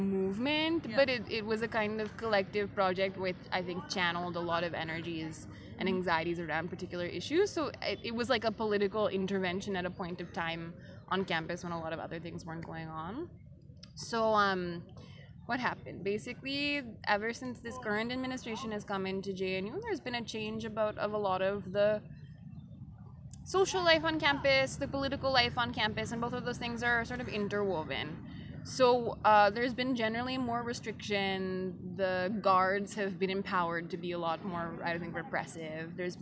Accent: Frenchtown, New Jersey, United States; now in India; I'm from the United States. I'm from Frenchtown, New Jersey.

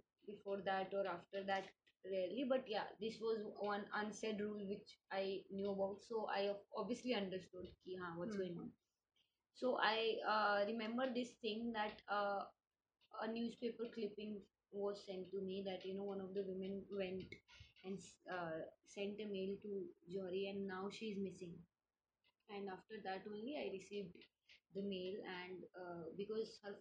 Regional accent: Panipat, Haryana, India; I'm basically from Panipat, but I haven't stayed there for long. Okay. I was there till 5th grade. And then I shifted with my father and started changing schools after 3 years.

